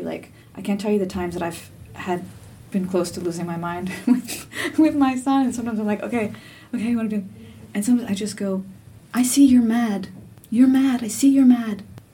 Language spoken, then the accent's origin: English; Florida, United States; Because I'm from Florida, we're not going to be lighting candles all over the place